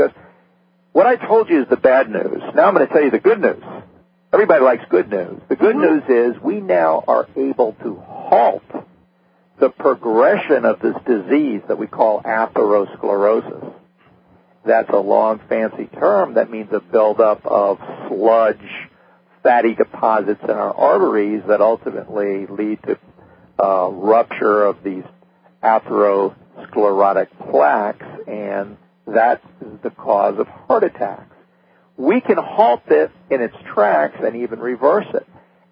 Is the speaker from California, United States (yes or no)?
no; Miami, Florida, United States; I know as a kid growing up in Miami, we used to run around in school and ride our bikes